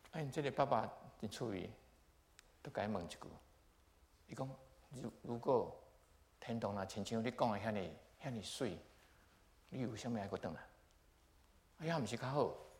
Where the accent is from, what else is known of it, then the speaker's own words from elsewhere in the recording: Taiwan; now in United States; 因为交杯的方式跟我们台湾人很像